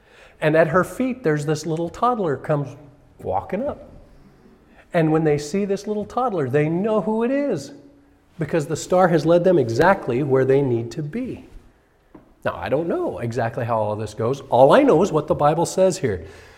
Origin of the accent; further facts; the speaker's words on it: Colorado, United States; See, growing up in Colorado in the Eagle Valley there, we always had Castle Peak to the north.